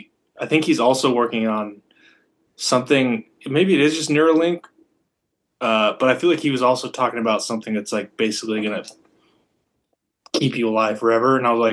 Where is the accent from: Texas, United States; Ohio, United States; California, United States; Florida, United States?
California, United States; Sacramento; Sacramento.